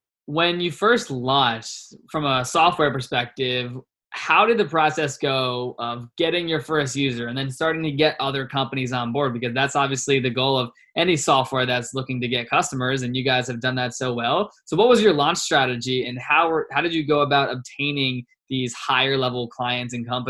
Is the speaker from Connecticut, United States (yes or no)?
no; Richmond, Virginia, United States; now in Scottsdale, United States; By the way, what part of North Carolina are you from? I'm from Virginia, so neighbors.